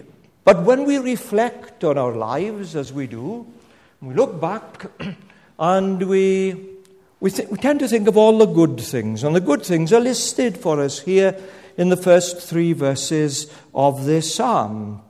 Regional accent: Penclawdd, Wales, United Kingdom; Now, I said I came from Penclawdd, and when I was a boy, when the war, I grew up through the wartime years.

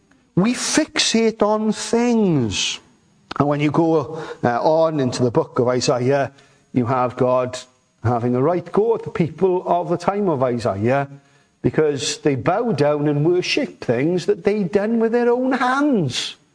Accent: Wales, United Kingdom; as a Welshman, I'm offended that it wasn't a sheep, but there we are.

